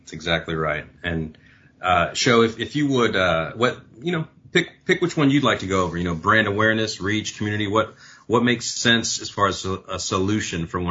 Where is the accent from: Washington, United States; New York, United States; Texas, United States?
Texas, United States; I'm originally from Texas, and I used to sell pool contractors SEO and paid search.